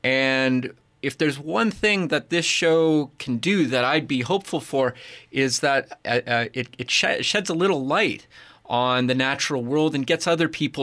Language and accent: English; far north, Canada; moved away as an adult; I'm not from here. I'm from Canada. I'm from up far north. I grew up somewhere else, and I moved here for the job back in 2005.